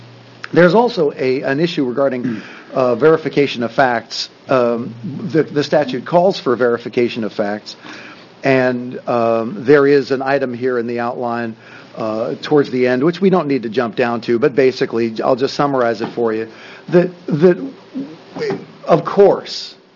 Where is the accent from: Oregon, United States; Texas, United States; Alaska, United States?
Oregon, United States; Happy Valley; I'm a CPA from Happy Valley, Oregon